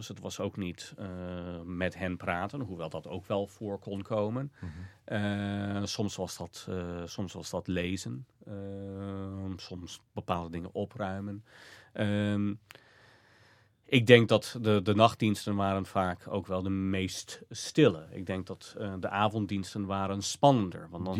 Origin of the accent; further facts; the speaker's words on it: United States; Dutch is a second language; Ja, ik was ook als Amerikaan gefascineerd door waarom.